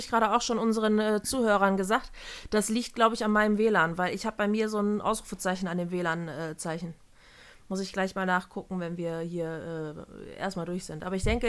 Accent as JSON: {"language": "German", "region": "Hesse", "country": "Germany", "said": "in den Süden von Hessen, wo ich herkomme quasi"}